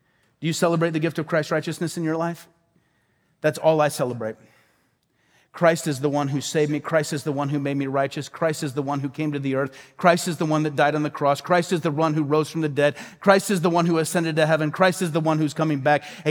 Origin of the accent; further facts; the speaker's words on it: Midwest, United States; I grew up in the Midwest. Most of the people I hung out with were Roman Catholic.